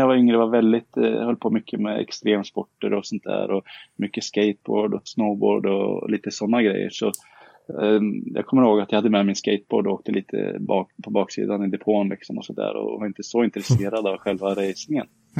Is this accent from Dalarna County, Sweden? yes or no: no; Karlskoga, Örebro County, Sweden; Jag är uppvuxen i Karlskoga